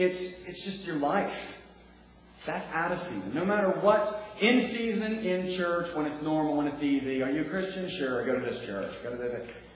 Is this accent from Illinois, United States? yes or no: no; Ohio, United States; I'm from Ohio. I've been there. You trust me.